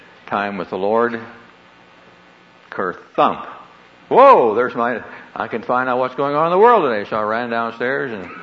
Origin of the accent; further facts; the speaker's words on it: Neola, Iowa, United States; I'm from Neola, Iowa, population 900. And this is all strange.